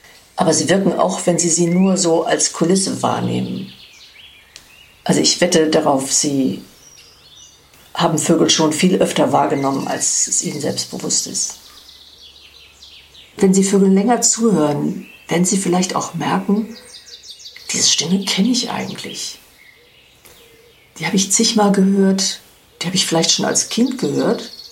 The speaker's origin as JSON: {"language": "German", "town": "Duisburg", "region": "North Rhine-Westphalia", "country": "Germany", "tie": "born or raised there", "said": "das ist derselbe Vogel, der in der Siegfriedstraße sang, wo ich groß geworden bin, in einem Vorort von Duisburg."}